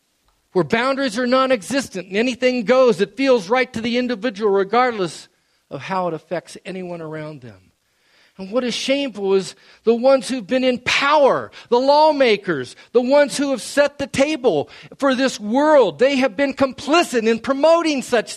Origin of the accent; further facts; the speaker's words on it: Yellow Springs, Ohio, United States; the little town that I grew up in Yellow Springs, Ohio